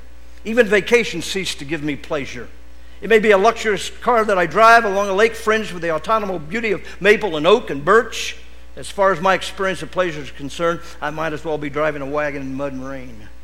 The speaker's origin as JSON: {"language": "English", "region": "Michigan", "country": "United States", "lives_now": "Texas, United States", "said": "I came from Michigan to Texas, whatsoever state to be content. Amen? And you Texans have helped me out."}